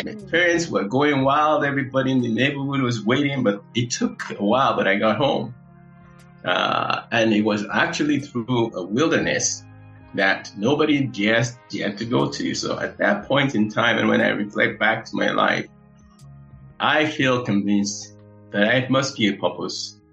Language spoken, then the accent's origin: English; Ibadan, Oyo, Nigeria; I was born in Ibadan, Nigeria, it would be Western region at that time, many, many years ago. I was born in Ibadan, in Nigeria. And I grew up as the third of 7 children to my mom and dad.